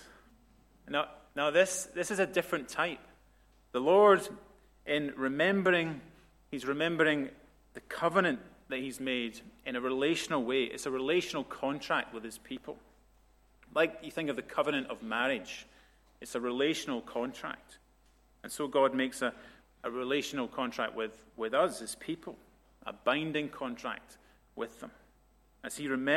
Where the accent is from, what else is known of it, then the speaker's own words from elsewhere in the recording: Scotland, United Kingdom; I'm Scottish